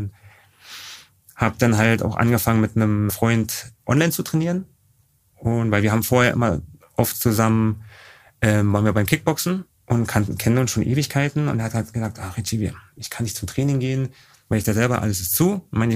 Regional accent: Berlin, Germany; accent: Berlin; Ich bin geborener Berliner und hört man vielleicht auch ein bisschen an meinem leichten Berliner Slang. Ja, aufgewachsen in Berlin-Tempelhof

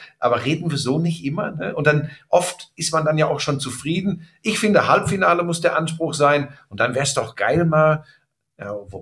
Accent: Hagen, North Rhine-Westphalia, Germany; ich komme aus Hagen in Westfalen, ist einmal über die Hohen Seeburg drüber fahren, dann bist du in Dortmund.

